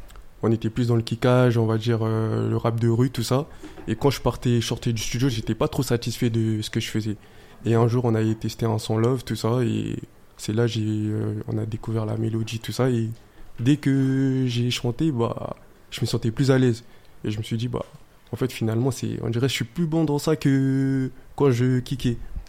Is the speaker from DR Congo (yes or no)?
yes; DR Congo; quand tu vois qu'on est congolais, en fait, chez les Congolais, la musique c'est pas trop accepté